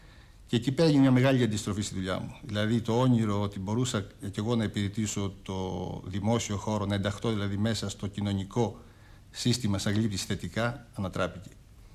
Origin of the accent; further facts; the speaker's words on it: Agrinio, Western Greece, Greece; Το Αγρίνιο.